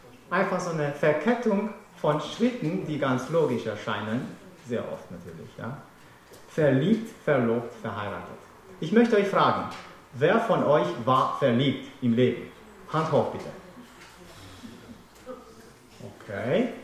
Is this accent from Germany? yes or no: no; Romania; German is a second language; Ich war circa 12 Jahre alt. Das war in meinem Heimatland in Rumänien.